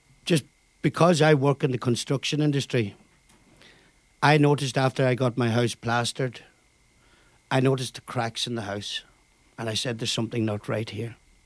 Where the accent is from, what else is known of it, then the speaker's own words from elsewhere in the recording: Maharorty, Ulster, Ireland; I'm from Maharorty, in the heart of the Gaeltacht in Donegal.